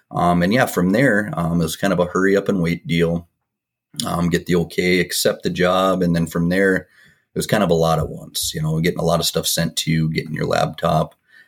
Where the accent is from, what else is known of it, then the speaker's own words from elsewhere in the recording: Lidgerwood, North Dakota, United States; also born or lived in Fargo; I was born and raised in Fargo, raised in Lidgerwood, North Dakota on a farm.